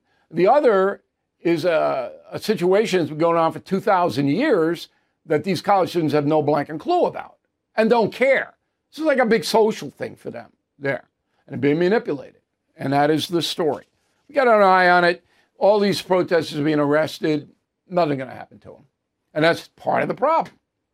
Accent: Levittown, New York, United States; when I was raised in Levittown, Long Island, New York, a working class town.

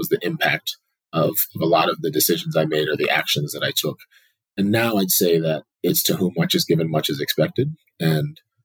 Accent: United States; I was raised in the United States, but in a Nigerian house.

